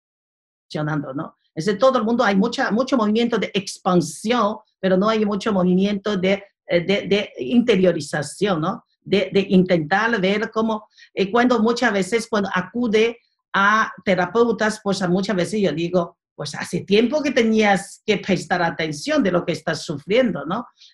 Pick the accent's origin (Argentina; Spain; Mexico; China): China; no es porque somos chinos que tenemos ese chauvinismo